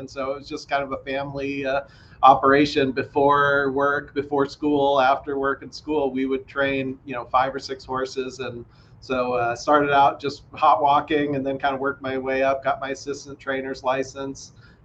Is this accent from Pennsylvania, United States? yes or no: no; Colorado, United States; also born or lived in New Mexico; So I grew up in Colorado, and my dad always had a couple of horses.